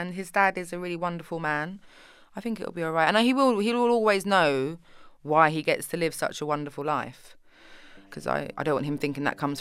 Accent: Tottenham, London, United Kingdom; And I'm very proud that I'm from Tottenham, and I don't go back that often, but I'm very proud that I'm from there, and it's completely made me who I am.

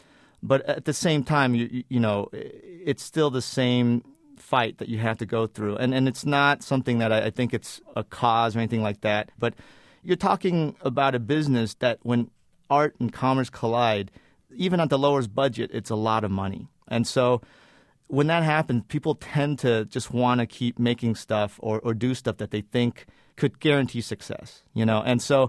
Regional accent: United States; my family and I, we immigrated to the U.S. when I was 8 years old. I grew up in America.

